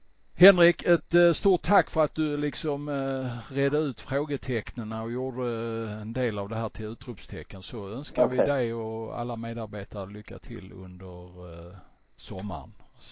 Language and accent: Swedish; Skåne, Sweden; accent: Scanian; min spanska är inte i paritet med min skånska